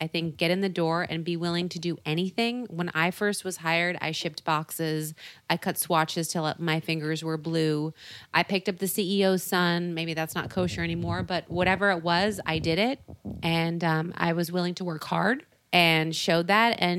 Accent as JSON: {"language": "English", "town": "San Diego", "region": "California", "country": "United States", "said": "San Diego."}